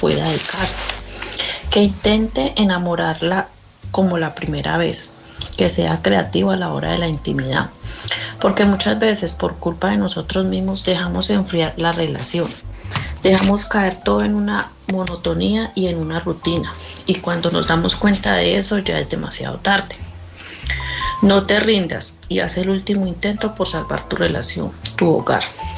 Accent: Colombia; now in Alcorcón, Spain; soy colombiana y les hablo desde mi puesto de trabajo en Alcorcón, Madrid.

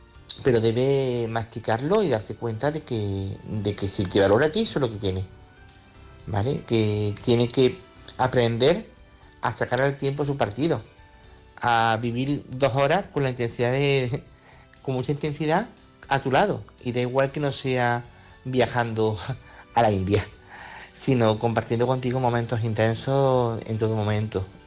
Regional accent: Córdoba, Andalusia, Spain; de Córdoba

